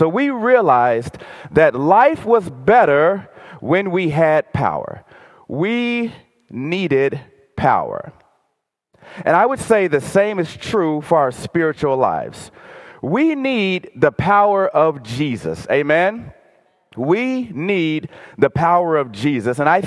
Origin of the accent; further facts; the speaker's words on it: Texas, United States; moved away; Like, I didn't actually grow up in Minnesota. I grew up in Texas.